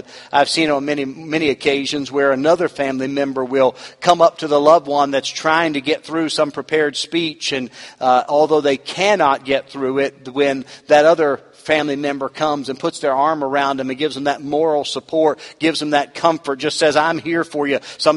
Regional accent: West Virginia, United States; I'm from West Virginia, I think this isn't going to bother us

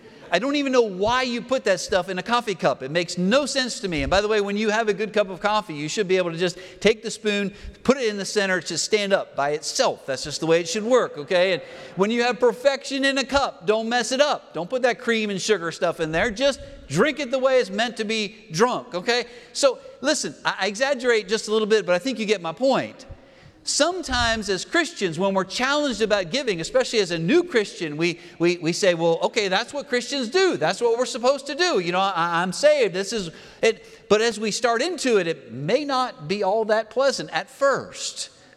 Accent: Pennsylvania, United States; something that I acquired a taste for growing up in Pennsylvania.

